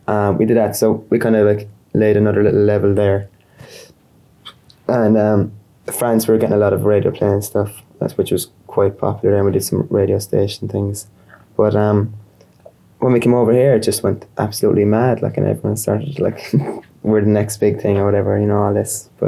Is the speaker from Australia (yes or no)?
no; Limerick, Munster, Ireland; In Limerick, where I'm from, there's no rock and roll scene like there is in some place.